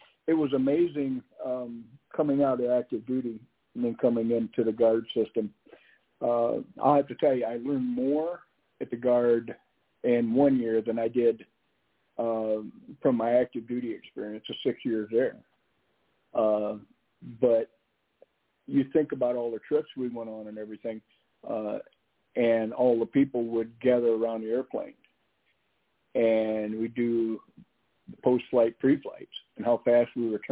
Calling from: Ohio, United States

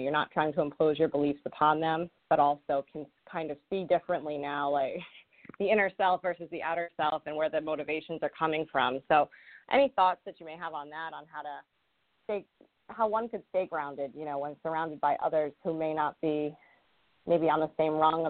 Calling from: Rhode Island, United States; I'm calling from Rhode Island.

